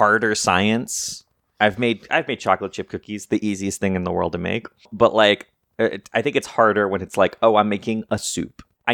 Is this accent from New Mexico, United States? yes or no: yes; New Mexico, United States; I would try pecans first, but I'm from New Mexico, so that's like, you know.